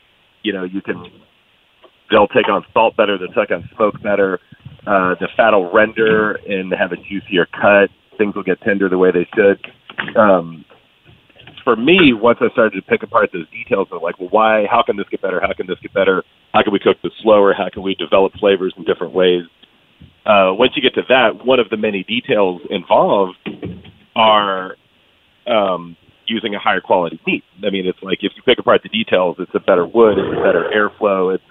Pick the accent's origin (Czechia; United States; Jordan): Jordan; the kind of stuff that I grew up eating in Jordan as well